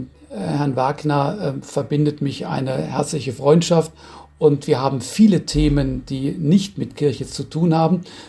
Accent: Frankfurt, Hesse, Germany; now in Rheingau, Germany; jetzt im Rheingau bin ich seit über 18 Jahren und bin da also als Frankfurter fast heimisch

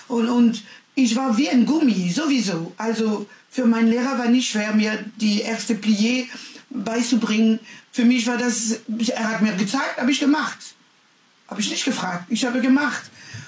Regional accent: France; German is a second language; now in Germany; Bei uns in Frankreich

